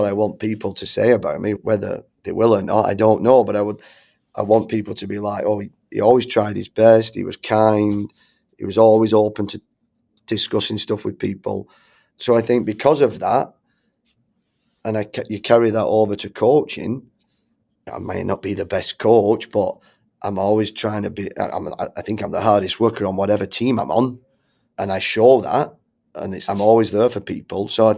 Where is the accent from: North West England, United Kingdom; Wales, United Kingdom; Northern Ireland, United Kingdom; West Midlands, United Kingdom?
North West England, United Kingdom; Bolton; This afternoon, I've got a conversation with some guy from Bolton, my hometown, who's a director in Phoenix of a club.